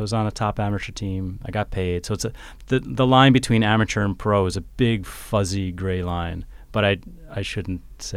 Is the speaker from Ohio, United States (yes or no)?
no; New York, United States; I used to be a racing cyclist, and I lived in New York. I'm from New York. Originally.